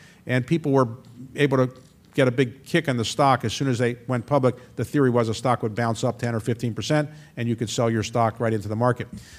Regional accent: Baltimore, Maryland, United States; I grew up in Baltimore, and there was the Enoch Pratt Free Library.

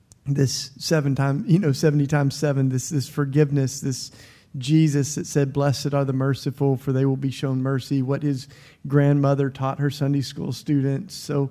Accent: Tennessee, United States; So these states that, like where I grew up in Tennessee, where we still have the electric chair

